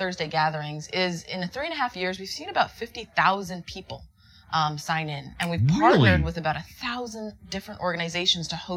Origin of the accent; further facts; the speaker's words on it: Canada; now in Miami, United States; So I'm from Canada.